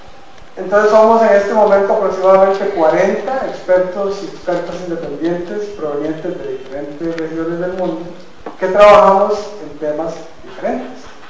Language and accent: Spanish; Costa Rica; me encargaron a mí, yo soy costarricense, continuar la labor de la profesora